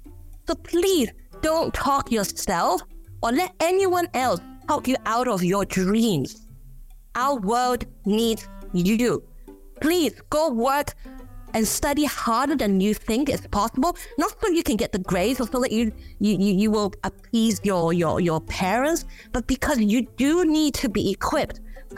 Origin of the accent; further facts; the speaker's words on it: Hong Kong; Let me go back to when I was growing up in Hong Kong.